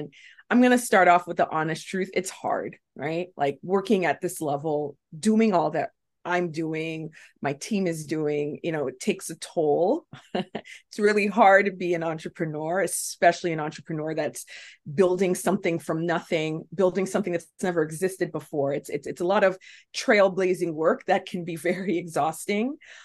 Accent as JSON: {"language": "English", "region": "New York", "country": "United States", "said": "I'm from New York. I live in the city or based in Brooklyn, and there is a small hamlet upstate called Rensselaerville."}